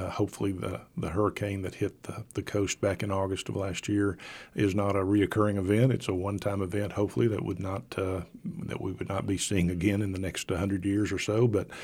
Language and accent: English; Abilene, Texas, United States; I grew up here in Abilene. This is my hometown.